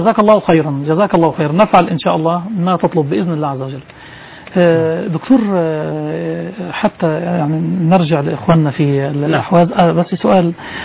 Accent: Egypt; التخميس عندنا في مصر له مدلول آخر معنا.

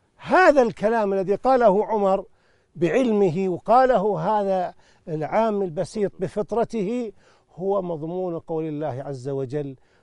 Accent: Najd, Saudi Arabia; وكان بعض القرى عندنا في نجد

